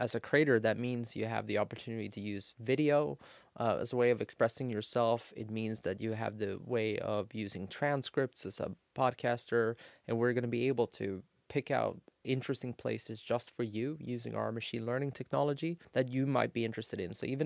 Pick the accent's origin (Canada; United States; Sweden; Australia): Sweden; I'm born and raised in Sweden.